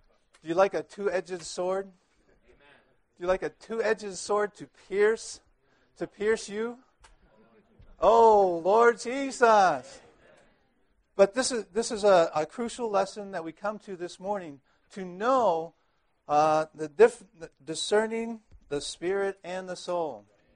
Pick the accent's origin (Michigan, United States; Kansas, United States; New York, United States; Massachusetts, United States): Michigan, United States; Ann Arbor; I'm from Ann Arbor, Michigan.